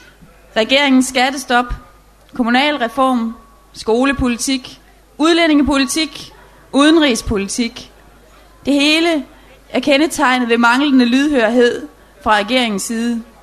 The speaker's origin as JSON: {"language": "Danish", "town": "Løgstør", "region": "North Denmark Region", "country": "Denmark", "tie": "born or raised there", "said": "siden jeg var lille, har jeg mange gange siddet i anlægget i Løgstør, hvor jeg kommer fra"}